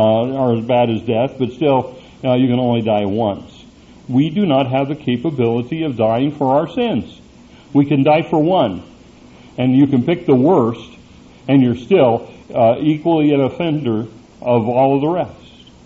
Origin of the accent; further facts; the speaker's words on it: Washington, United States; I was raised in Eastern Washington